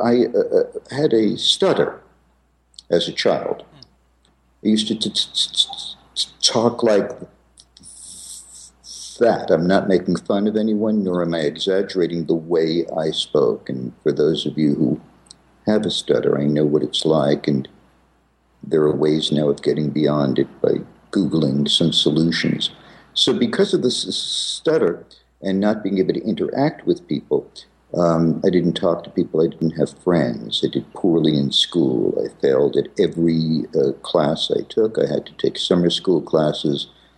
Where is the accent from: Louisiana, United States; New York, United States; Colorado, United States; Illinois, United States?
New York, United States; Manhattan; I was born in the Bronx and raised in Manhattan in an area called Washington Heights.